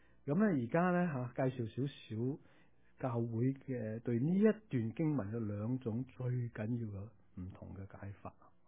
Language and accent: Cantonese; China